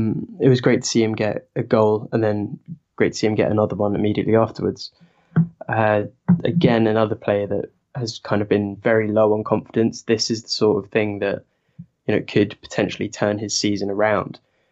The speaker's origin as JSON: {"language": "English", "region": "England", "country": "United Kingdom", "said": "you'd think that I probably am a Chelsea fan, what with the whole being English and everything."}